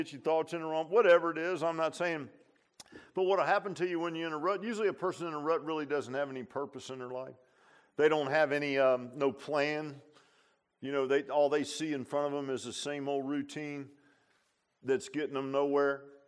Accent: Virginia Beach, Virginia, United States; I grew up in Virginia Beach, so you're down there in low tidal areas, and near Lake Smith, there was an old creek that went down through there

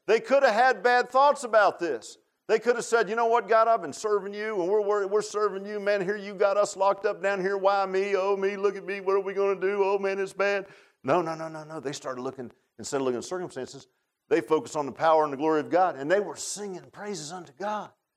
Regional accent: Virginia Beach, Virginia, United States; I grew up in Virginia Beach, so didn't look all mountainy, you know.

